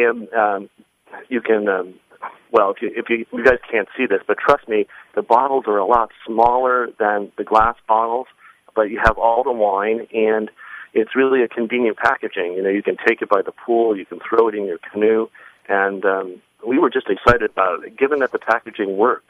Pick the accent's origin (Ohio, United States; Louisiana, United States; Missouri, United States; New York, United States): New York, United States; also born or lived in California; No, I'm a native New Yorker.